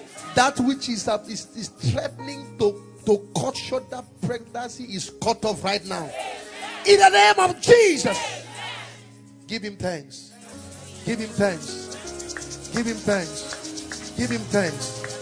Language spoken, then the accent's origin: English; Nigeria; you may say I'm partial to Nigeria. That's because I'm a Nigerian. Amen. So, I must bless the nation that has blessed me. I'm a product of this nation. I love this nation.